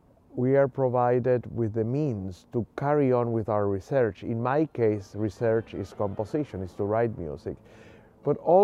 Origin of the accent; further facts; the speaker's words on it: Puerto Rico; now in United States; the brightness of the memories of when I was growing up in Puerto Rico, but also the sort of gray tones that I have come to know and understand while living here in this part of New York State.